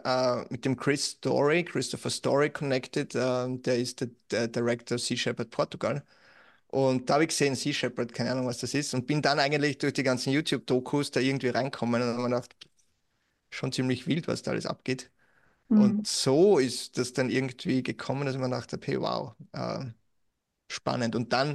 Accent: Austria; Und dann 2020, März, bei uns in Österreich zumindest Lockdown und weltweiter Lockdown und plötzlich Musikszene tot.

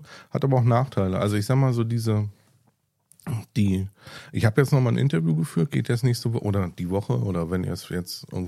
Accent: Berlin, Germany; Aber wir als Berliner empfinden irgendwie Hamburg oder Rostock oder so, das sind halt irgendwie Städte

